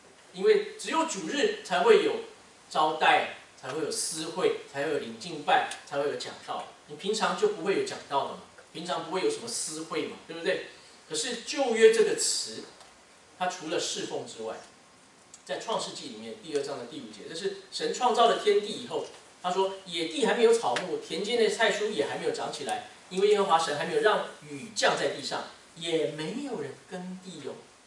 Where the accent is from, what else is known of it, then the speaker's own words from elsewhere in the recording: Taiwan; 我记得小时候在台湾的时候，我们要上六天课，